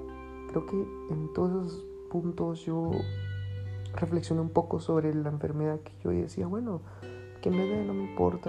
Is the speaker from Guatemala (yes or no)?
yes; Guatemala; Soy de Guatemala